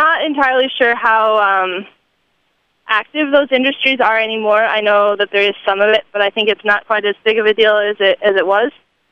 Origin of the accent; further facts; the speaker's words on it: Michigan, United States; You know, I came here from Michigan, and it was quite a culture shock to come here and see so many people proud of that heritage.